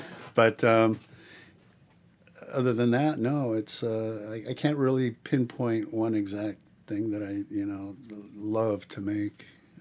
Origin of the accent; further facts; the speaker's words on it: California, United States; also born or lived in Peru; I was born in South America in Peru. My parents were Germans. I'm first generation here in the United States. I grew up in Southern California.